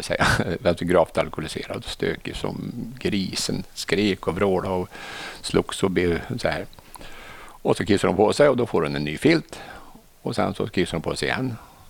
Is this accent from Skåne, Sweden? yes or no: no; Arvika, Värmland, Sweden; Ja, jag är från Arvika från början.